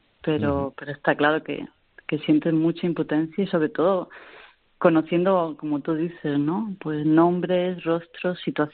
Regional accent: Spain; yo como española

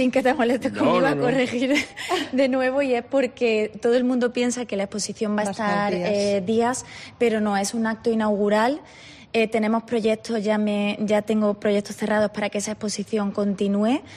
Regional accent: Córdoba, Andalusia, Spain; lo identifico también mucho con mi tierra y con mis orígenes, mis raíces, que es muy importante e influencia mucho e inspira mucho mi obra. Y claro, Andalucía y Córdoba pues es todo color, es todo saturación.

